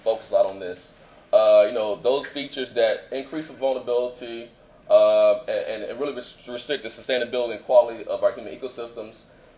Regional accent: Mississippi, United States; I know, I'm from Mississippi, we talk fast. Actually, no, I am from Mississippi, though.

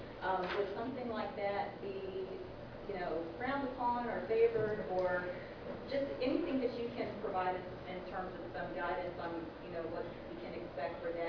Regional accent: Houston, Texas, United States; I come from Houston, Texas, so we're huge.

